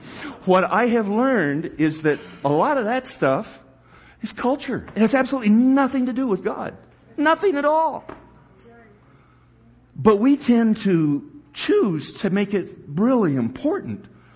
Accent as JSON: {"language": "English", "town": "San Diego", "region": "California", "country": "United States", "tie": "born or raised there", "said": "Don't they know that I was raised in San Diego."}